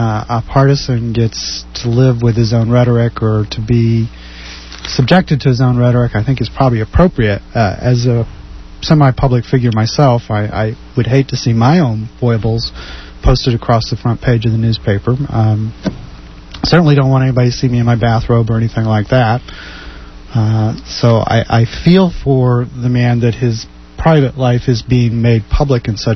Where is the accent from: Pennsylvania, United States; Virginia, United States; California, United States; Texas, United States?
Texas, United States; now in Houston, United States; No, I grew up out in West Texas. Okay. I grew up out in West Texas, but I went to school here in Houston at Rice University